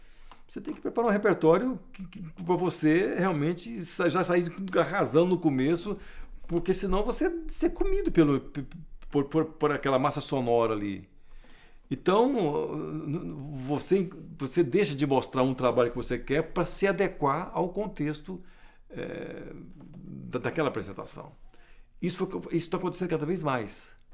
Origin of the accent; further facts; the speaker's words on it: Brasília, Federal District, Brazil; Nunca saí de Brasília para morar em outro lugar, não ser Brasília. E adoro isso aqui.